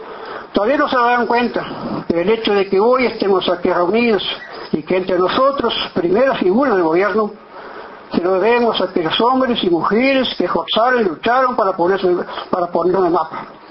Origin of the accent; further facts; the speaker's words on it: Uruguay; no como blanco, sino como uruguayo